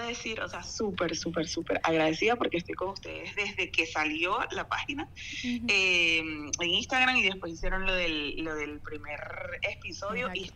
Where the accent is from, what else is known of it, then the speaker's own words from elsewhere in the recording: Venezuela; me vine embarazada de Venezuela, y mi segundo hijo estuvo, sí, fue de aquí